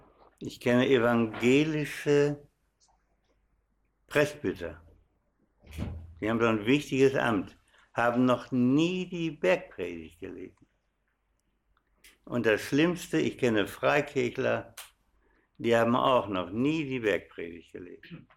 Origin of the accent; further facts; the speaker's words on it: Carinthia, Austria; accent: Carinthian; Ihr merkt schon an meiner Aussprache, ich bin kein Steiermärker. Ich komme aus Kärnten. Merkt man ja an der Aussprache, nicht?